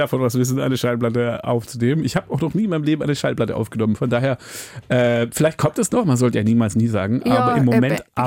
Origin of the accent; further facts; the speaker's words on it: Hamburg, Germany; gerade als Hamburger ist es auch eine relevante Frage